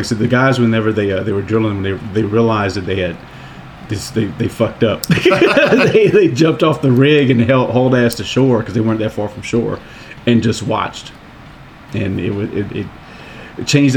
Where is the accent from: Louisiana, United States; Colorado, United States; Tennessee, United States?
Louisiana, United States; New Iberia; it happened in my hometown, actually. So everybody grew up knowing about the Lake Peigneur disaster. Just like we were talking a little while ago, this freshwater lake outside of New Iberia, Louisiana